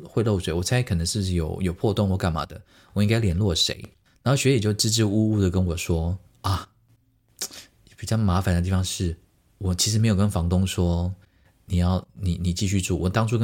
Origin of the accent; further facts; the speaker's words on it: Taiwan; 我说我是从台湾来的，